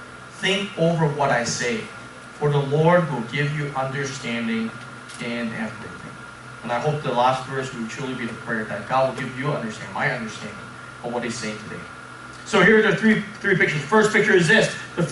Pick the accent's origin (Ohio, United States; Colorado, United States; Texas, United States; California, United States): California, United States; San Diego; When I was growing up in San Diego, I grew up in a neighborhood. There were a lot of military families.